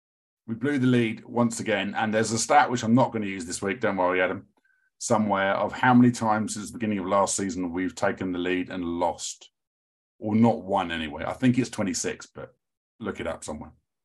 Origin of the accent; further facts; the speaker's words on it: England, United Kingdom; which was really not a polite thing or a pleasant thing to do as an Englishman.